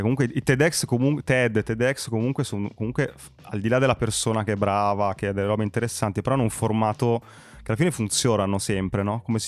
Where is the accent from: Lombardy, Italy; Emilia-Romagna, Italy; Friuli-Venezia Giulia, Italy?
Friuli-Venezia Giulia, Italy; Pordenone; Ah sì, sono di Pordenone.